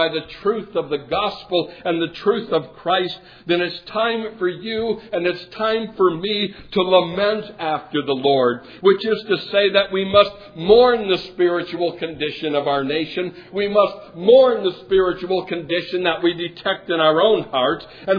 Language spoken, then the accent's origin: English; Wisconsin, United States; My loyalty goes back to my home state when it comes to the area of sports, and so I follow the Wisconsin Badgers and the Green Bay Packers and the Brewers and the Bucks